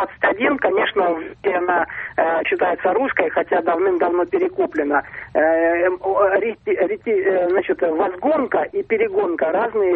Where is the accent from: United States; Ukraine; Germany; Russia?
Russia; Moscow; из Москвы.